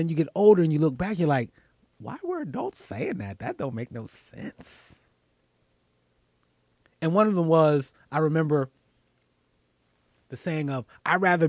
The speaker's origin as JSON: {"language": "English", "town": "Philadelphia", "region": "Pennsylvania", "country": "United States", "tie": "born or raised there", "said": "Shout out to the 76ers, my hometown."}